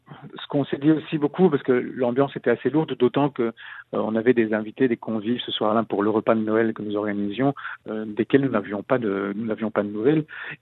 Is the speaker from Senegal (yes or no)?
no; Belgium; On a espéré d'autant plus que nous sommes Belges et qu'on a vécu déjà la terreur 2 fois ces 3 dernières années.